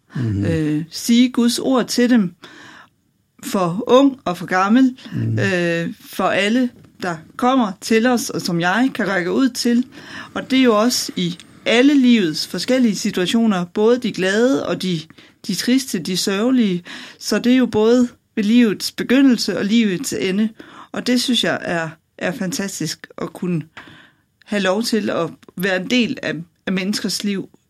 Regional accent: Løgumkloster, Region of Southern Denmark, Denmark; Oprindeligt stammer jeg fra Løgumkloster. Og der bor mine forældre stadigvæk

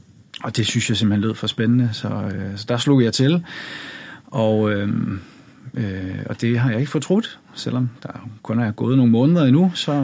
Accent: Bornholm, Capital Region of Denmark, Denmark; now in Copenhagen, Denmark; Jeg er 40 år og er født og opvokset på Bornholm, og har mine kirkelige rødder i det, der hedder Evangelisk Luthersk Missionsforening.

